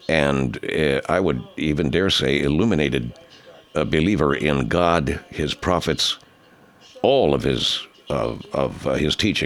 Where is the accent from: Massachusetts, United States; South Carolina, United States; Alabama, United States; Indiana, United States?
Alabama, United States; Birmingham; born there; I was born in Birmingham, Alabama.